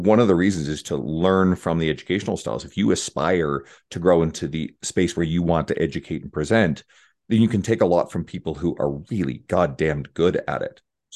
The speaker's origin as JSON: {"language": "English", "region": "Newfoundland and Labrador", "country": "Canada", "tie": "born or raised there", "said": "I grew up in Newfoundland, so I didn't know him growing up"}